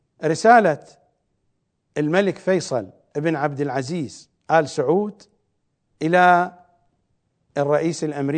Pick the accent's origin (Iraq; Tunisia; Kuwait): Iraq; accent: Iraqi; البوغة يعني السرقة، بلهجتنا العراقية نقول البوغة